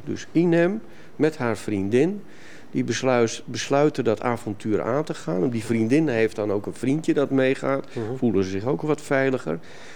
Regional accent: Netherlands; Ja, die ik als Nederlander natuurlijk helemaal niet ken.

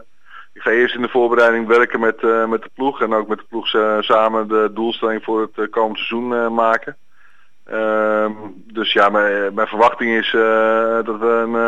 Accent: Amsterdam, North Holland, Netherlands; Ik denk dat het een eer is om trainer van AFC te zijn als Amsterdammer.

